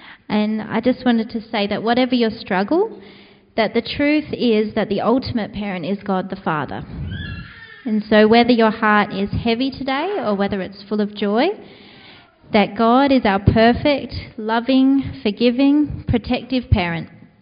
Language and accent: English; South Australia, Australia; And originally I'm from South Australia, so I may say things a bit funny. I grew up in a small town similar to Alstonville